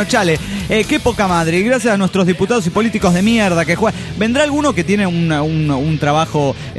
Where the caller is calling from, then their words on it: Juliaca, Puno, Peru; Exactamente desde Juliaca.